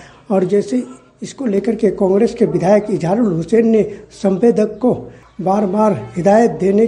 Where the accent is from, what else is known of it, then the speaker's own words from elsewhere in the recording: Pahadkatta, Bihar, India; हम पहाड़कट्टा पंचायत से हैं।